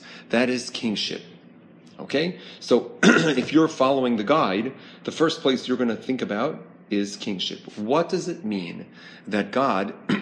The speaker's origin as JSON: {"language": "English", "town": "Chicago", "region": "Illinois", "country": "United States", "said": "You know, I'm a Chicagoan, so I feel like I belong to Chicago."}